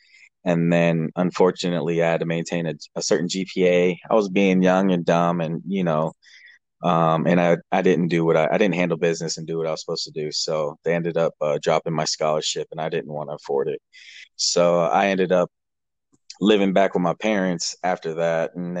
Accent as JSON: {"language": "English", "town": "Waynesville", "region": "Missouri", "country": "United States", "tie": "born or raised there", "also_born_or_lived": "Fort Riley, Kansas / Germany", "said": "So I was born in Fort Riley, Kansas, but I moved out of there when I was still a baby to Germany. And then but pretty much I was raised in Missouri. Waynesville, Missouri is where my"}